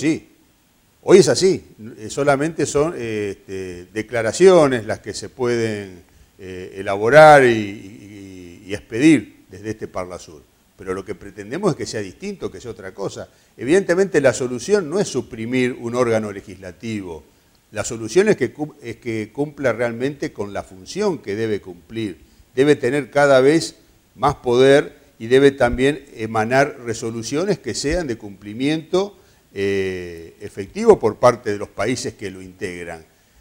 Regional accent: Puerto Iguazú, Misiones, Argentina; Soy un hombre de Iguazú y sufrimos permanentemente las trabas, la burocracia, los problemas que afectan la actividad económica

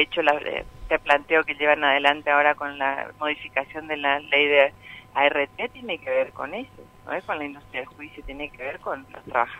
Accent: Argentina

